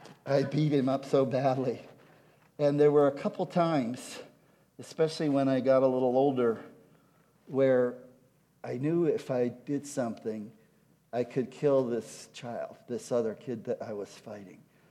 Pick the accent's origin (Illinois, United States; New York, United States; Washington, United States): Illinois, United States; Chicago; also born or lived in Miami; I was raised in Chicago and in Miami and these cities, and it was at a time where there were a lot of gangs and kids would fight